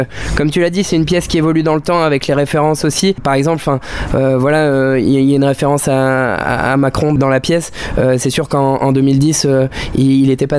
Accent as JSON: {"language": "French", "town": "Paris", "region": "Île-de-France", "country": "France", "said": "Nous, on vient de Paris à la base."}